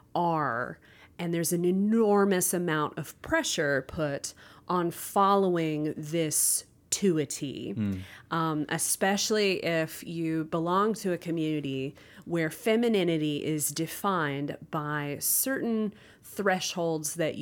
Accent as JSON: {"language": "English", "region": "the South", "country": "United States", "tie": "born or raised there", "said": "growing up in the South, where there are a lot of defined roles for women"}